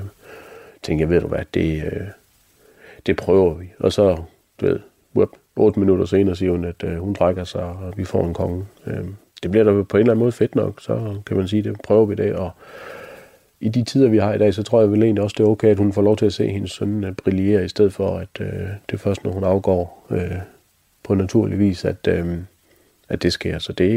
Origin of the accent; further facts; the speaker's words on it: Jutland, Denmark; Jeg er jo jyde, så lige snart man kører over broen, så er man jo i København